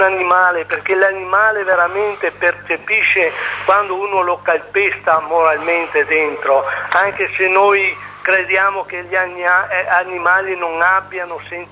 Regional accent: Veneto, Italy; per me l'interpretazione è che mi sento colonizzato come Veneto e paleo-veneto

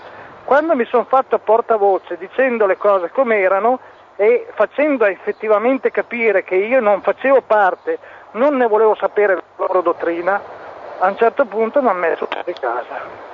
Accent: Vicenza, Veneto, Italy; moved away; io di origine sono vicentino, mi sono trovato per vari motivi dover andare a Bologna.

